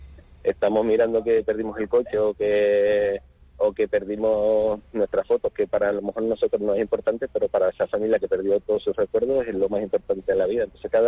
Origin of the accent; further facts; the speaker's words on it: Canary Islands, Spain; entendieron que somos de Canarias, no tenemos maquinaria pesada